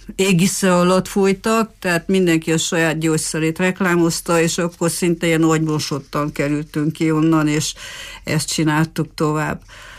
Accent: Târgu Mureș, Mureș County, Romania; Hát, ha onnan kezdjük, hogy Marosvásárhelyen születtem a történetem. Itt végeztem el az iskoláimat, és a Bolyai Farkas Liceumban érettségiztem az akkori reál szakon

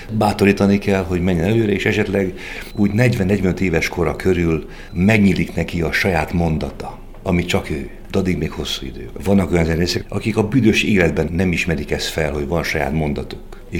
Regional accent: Oradea, Bihor, Romania; nekem váradi magyar zsidó életérzésem van. Én egy Habsburg városban nőttem fel. A Váradi Színháztól, mit tudom én, 140 méterre. Piros fedeles, cseréptetős házban. Nem blokklakásban. Én nem a gettóból jöttem, én a városból jöttem.

